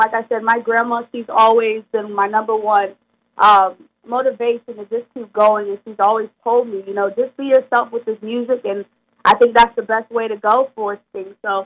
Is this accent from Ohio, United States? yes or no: yes; Warren, Ohio, United States; now in Youngstown, United States; I'm from Warren, but I go to YSU, so I transferred, and now I moved, actually, to Youngstown. But I'm a Presidential Hall resident here